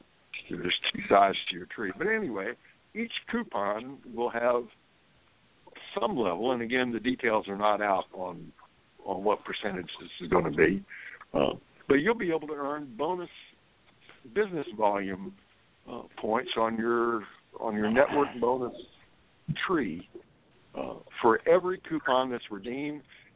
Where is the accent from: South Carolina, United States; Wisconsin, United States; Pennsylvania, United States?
South Carolina, United States; I'm helping start a new political party here in my home state of South Carolina.